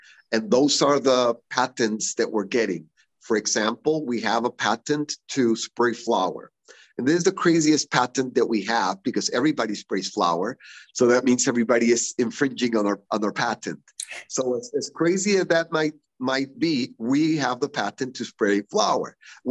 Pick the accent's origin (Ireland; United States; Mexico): Mexico; I was born and raised in Mexico